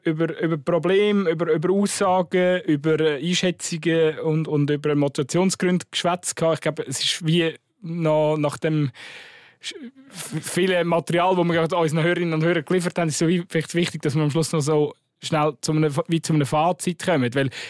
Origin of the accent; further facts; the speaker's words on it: Switzerland; Als Schweizer schon.